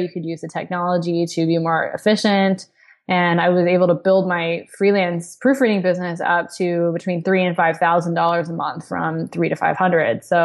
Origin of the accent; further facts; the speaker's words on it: Orlando, Florida, United States; So I grew up in Orlando. I was kind of just a nerd. I went to school in Orlando, stayed in college for college.